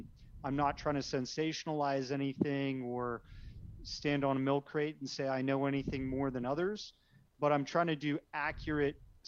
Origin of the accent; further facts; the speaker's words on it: Canada; I'm Canadian, so I'm definitely a faker there. Can't say I'm American